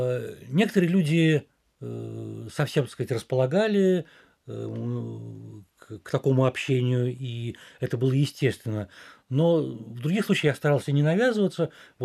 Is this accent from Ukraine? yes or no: no; Saint Petersburg, Russia; никто не реагировал как-то особым образом, узнав, что я из России.